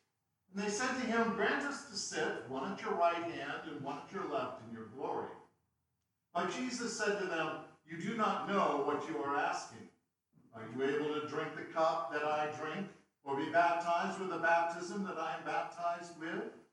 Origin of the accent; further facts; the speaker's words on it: Bangor, Maine, United States; So as a teenager growing up in Bangor, Maine, we didn't have a lot of large concerts that came through.